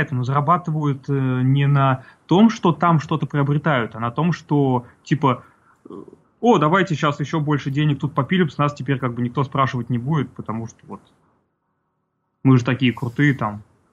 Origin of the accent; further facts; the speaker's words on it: Tatarstan, Russia; Там турки у нас, вот, например, там я из Татарстана, да, в Татарстане 5 заводов турецких.